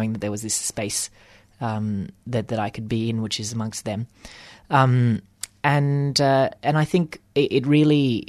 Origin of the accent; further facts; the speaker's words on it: Australia; I think the experience of being Indian in Australia has been very interesting for me growi